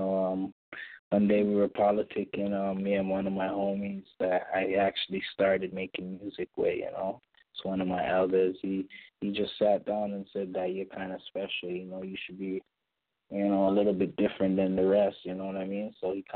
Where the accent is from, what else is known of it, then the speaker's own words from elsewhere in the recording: Toronto, Ontario, Canada; now in London, United Kingdom; Well, I'm born in Toronto, where, you know, originally I'm from Toronto, but my background is, like, Jamaican descendant, you know. And basically, I just, you know, moved out to London a while back.